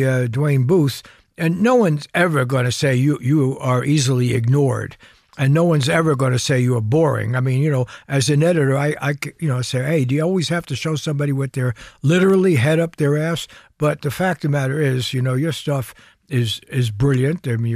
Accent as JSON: {"language": "English", "town": "Bronx", "region": "New York", "country": "United States", "tie": "born or raised there", "said": "I know, I grew up in the Bronx."}